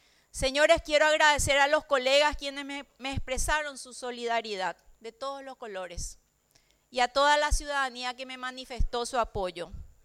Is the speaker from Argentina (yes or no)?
no; Paraguay; Un orgullo como madre y como paraguaya.